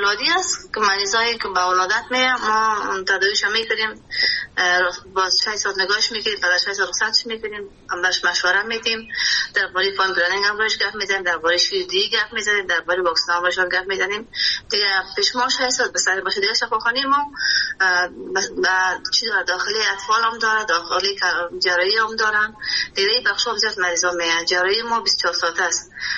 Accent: Kabul, Afghanistan; born or raised there

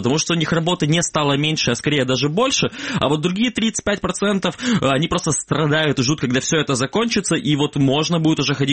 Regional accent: Feodosia, Crimea, Ukraine; Феодосийцы, понимаете ли, вот издревно не очень любят Керчь

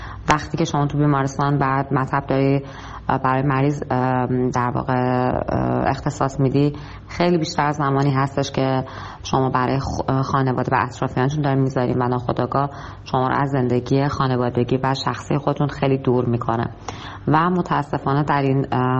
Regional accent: Iran; moved away as an adult; من الان خودم سی از ایران مهاجرت کردم

